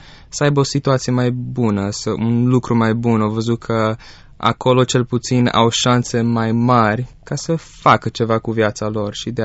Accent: Romania; born there; de ce ne-am născut aici în România, de ce nu în America.

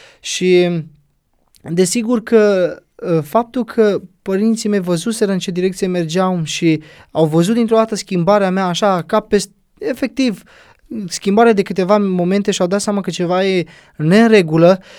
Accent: Drăgănești-Olt, Olt County, Romania; also born or lived in Slatina; sunt un drăgănești olt, am fost născut în Slatina, la 36 de kilometri de Drăgănești și am dus acasă imediat. Am crescut în Drăgănești, am terminat clasele 1-8 în Drăgănești și apoi liceul.

